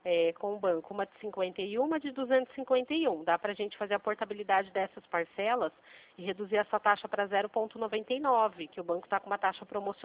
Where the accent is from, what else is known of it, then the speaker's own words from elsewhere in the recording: Limeira, São Paulo, Brazil; Eu sou daqui de Limeira também.